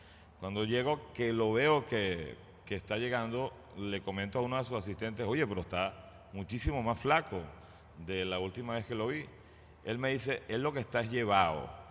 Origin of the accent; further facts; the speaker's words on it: Venezuela; Y nosotros, ¡hey, somos venezolanos!